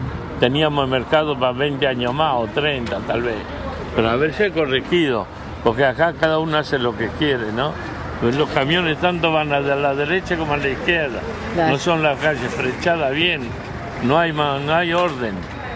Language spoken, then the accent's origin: Spanish; Montevideo, Uruguay; Sí, yo soy de Montevideo.